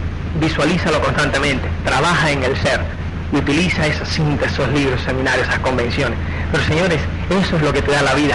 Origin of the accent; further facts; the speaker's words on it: Cuba; now in Spain; yo llego a España, y me compré la mitad del dinero, ¿verdad? Que uno, como es cubano, tiene que impresionar a los demás